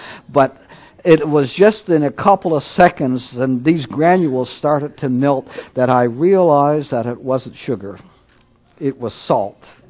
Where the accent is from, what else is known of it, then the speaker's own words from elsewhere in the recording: Newfoundland and Labrador, Canada; I remember as a boy growing up in Newfoundland, and for the first 12 or 15 years, we did not have electricity, we did not have running water, we had outdoor toilets